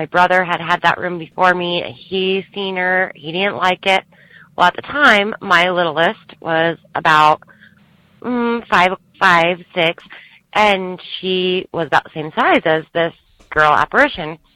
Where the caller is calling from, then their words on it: Utah, United States; I'm from Salt Lake area of Utah.